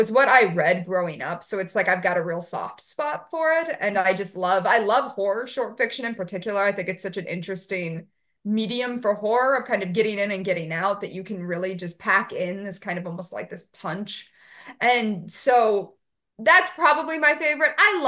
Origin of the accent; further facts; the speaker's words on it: United States; being an American, I feel like that's a place that I can at least write from, experience of me or experience of family members and things like that.